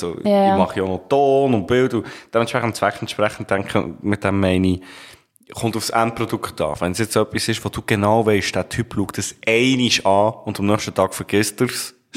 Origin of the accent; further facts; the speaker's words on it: Bern, Switzerland; Als Berner hast du in der Medienwelt recht viele Vorteile. Weil der Berner Dialekt wird mehr oder weniger in allen Kantonen als sympathisch wahrgenommen